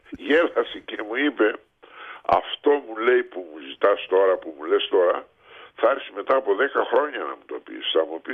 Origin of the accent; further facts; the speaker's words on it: Viannos, Crete, Greece; now in Heraklion, Greece; Ναι, είμαι από τη Βιάνο. Είναι το χωριό που λέει Βιάνος. Και ένα ιστορικό χωριό, είχε καταστραφεί ολοσχερός από τους Γερμανούς.